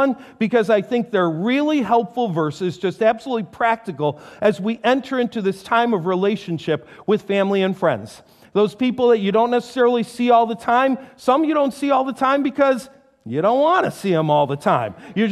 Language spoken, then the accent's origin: English; New York, United States; My home state, New York, is known for people who talk fast.